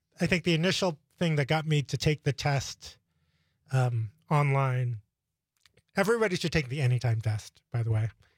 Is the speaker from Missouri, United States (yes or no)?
no; New York City, New York, United States; now in Green Bay, United States; I grew up in Queens, New York. I've lived in Green Bay for 10 years.